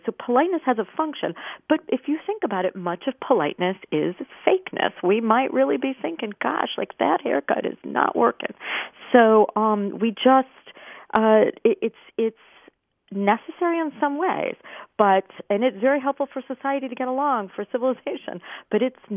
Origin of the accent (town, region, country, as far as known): Midwest, United States